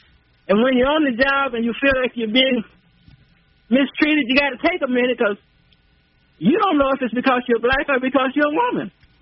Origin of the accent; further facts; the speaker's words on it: Texas, United States; I'm a 72-year-old black woman, born and raised in Texas, and had parents who always made us know who we were